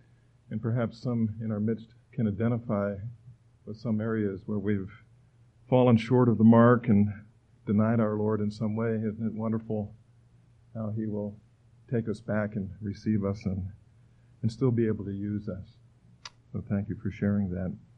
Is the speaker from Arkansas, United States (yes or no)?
no; Miami, Florida, United States; I am a native Floridian. I was born in Miami. My parents came from New Jersey down here a couple of years before, about a year, I guess it was, before I was born.